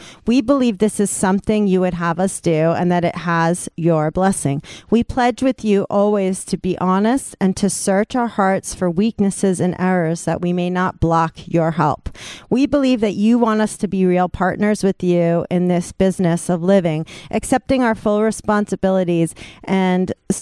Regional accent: New York City, New York, United States; now in Los Angeles, United States; I'm from New York City, and I found my recovery there, and I just moved to LA.

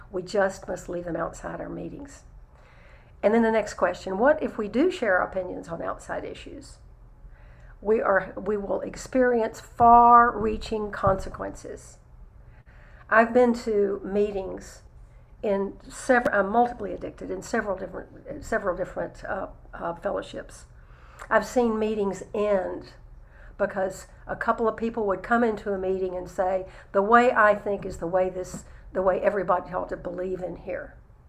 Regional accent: Texas, United States; Remember, I'm a Texan

